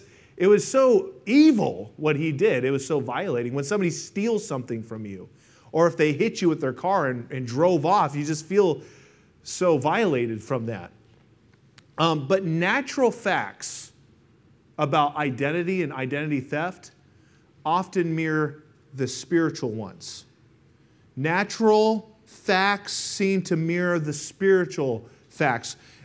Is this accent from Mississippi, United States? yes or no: no; Colorado, United States; also born or lived in Vail, Colorado; But I grew up in Colorado, or I was born in Vail, Colorado.